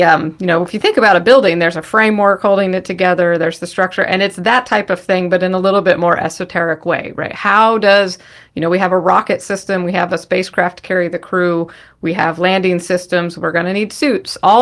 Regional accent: Washington, United States; I grew up in the Washington State near Seattle and went to the University of Washington

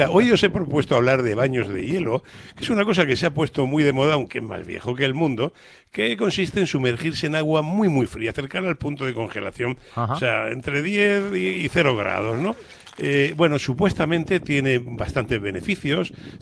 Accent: Murcia, Region of Murcia, Spain; Y varias veces, y soy de Murcia, o sea, que no es que sea precisamente yo un esquimal o un lapón, ¿no?

